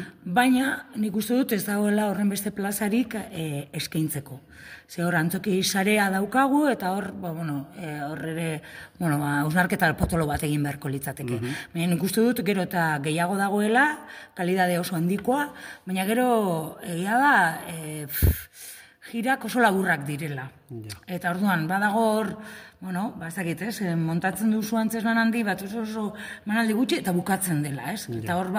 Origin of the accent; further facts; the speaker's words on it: Bilbao, Basque Country, Spain; Gu Bilbotarrak gara